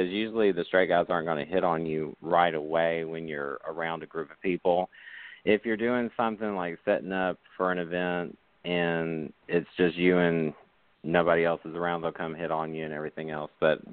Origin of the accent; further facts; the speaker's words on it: Louisiana, United States; And when growing up in Louisiana, I wanted to do America, but people were telling me I wasn't America quality.